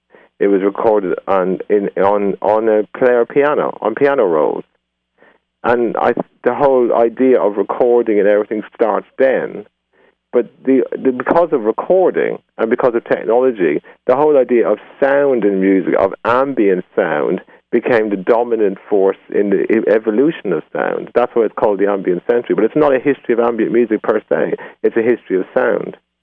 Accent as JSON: {"language": "English", "town": "Dublin", "region": "Leinster", "country": "Ireland", "tie": "born there", "said": "I was born in Dublin. I attended Trinity College Dublin, studying economics."}